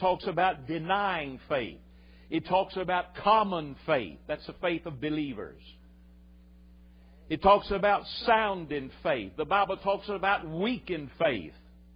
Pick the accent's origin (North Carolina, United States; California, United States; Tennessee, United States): Tennessee, United States; As a boy growing up I grew up like a weed in the hills of Tennessee.